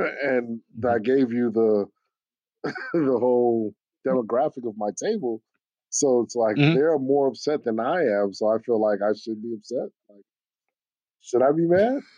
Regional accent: Germany; Of course, I grew up in Germany.

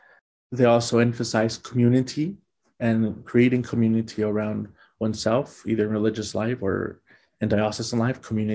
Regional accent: Los Angeles, California, United States; Growing up in Los Angeles, one of the things that interested me was religious education.

